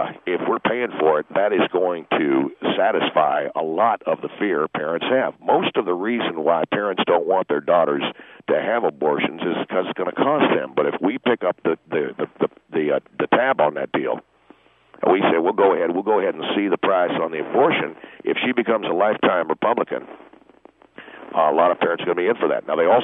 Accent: Texas, United States; Let me tell you why it is that, as a Texan... You know, don't, as Governor Bush said, don't mess with Texas, okay?

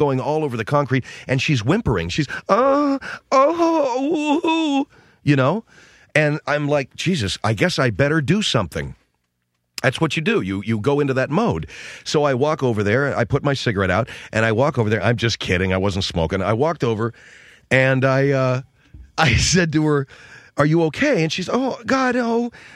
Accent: United States; I'm an American, yeah.

